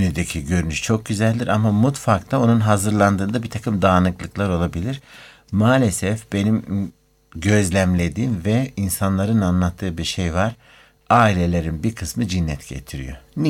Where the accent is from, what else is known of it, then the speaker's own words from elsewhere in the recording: Eskişehir, Turkey; Dün ben iki gündür Eskişehir'deydim. Ben Eskişehirliyim aynı zamanda.